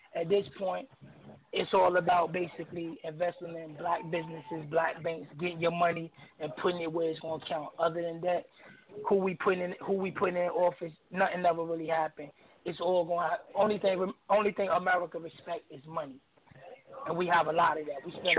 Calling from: Virginia, United States; I'm calling from Virginia.

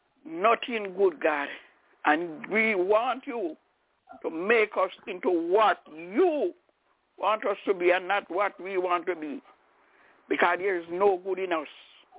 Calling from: Albany, New York, United States; I'm calling from Albany in New York.

